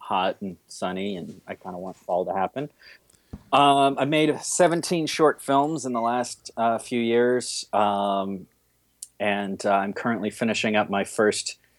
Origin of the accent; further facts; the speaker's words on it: Alaska, United States; now in Brooklyn, United States; I was raised in Alaska.